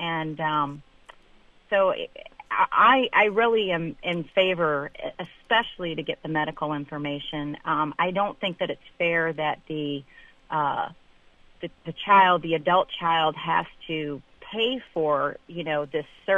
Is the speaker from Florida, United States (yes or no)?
no; Kansas City, Missouri, United States; born there; I was born in 1967 in Kansas City, Missouri, and so I will have my 40th birthday in a couple of weeks.